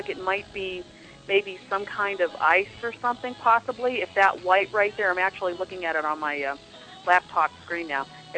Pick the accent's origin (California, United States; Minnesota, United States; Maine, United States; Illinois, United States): Maine, United States; I grew up in Maine, and, you know, they're all over the place.